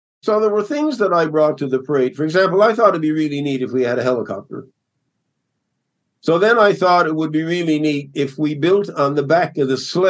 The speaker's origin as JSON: {"language": "English", "region": "Newfoundland and Labrador", "country": "Canada", "tie": "born or raised there", "said": "Well, I grew up here in Newfoundland, an island"}